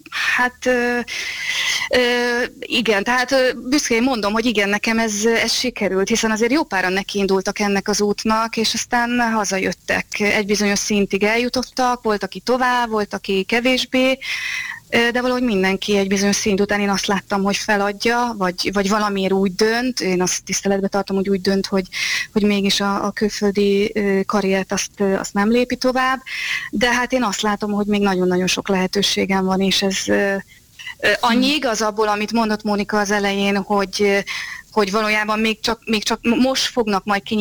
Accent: Hungary; mint Magyarországról származó színésznő, a saját hazámat, bárhol vagyok, én azt képviselem, és én magyar vagyok.

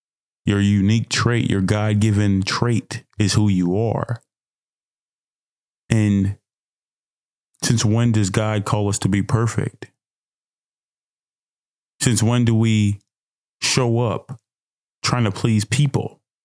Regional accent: Nigeria; also born or lived in Dallas, United States / Fort Worth, United States; now in United States; I'm Nigerian, 28 years old, black, beautiful male, by way of Dallas, Texas, by way of Fort Worth, Texas, by way of Nigerian.

